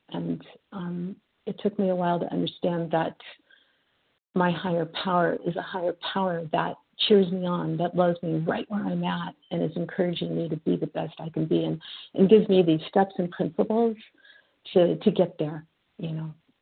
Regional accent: Texas, United States; from Texas, recovering compulsive overeater, control freak, problem child, controller of all things in the world, recovering from all of that one day at a time.

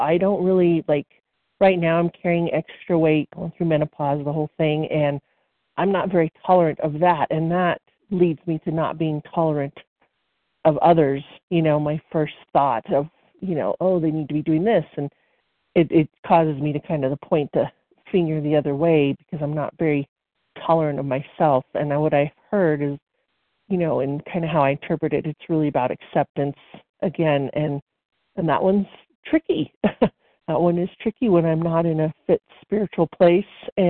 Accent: New Mexico, United States; Oh, I'm sorry. I'm from New Mexico.

